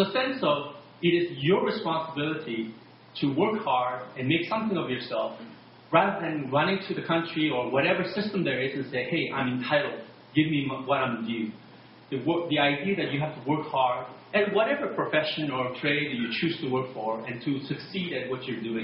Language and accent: English; Canada; And after 10 years of growing up in Canada, in 80, I was accepted to UMC Medical School.